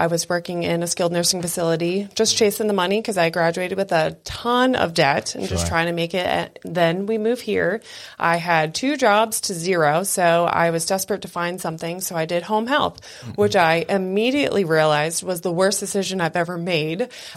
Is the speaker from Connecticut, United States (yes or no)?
no; Massachusetts, United States; So born and raised in Massachusetts, moved down here for Sean's job shortly after we got married